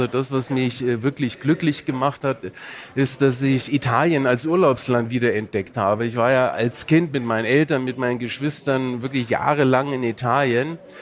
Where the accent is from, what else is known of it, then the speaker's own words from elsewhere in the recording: Brandenburg, Germany; ich bin ja Brandenburger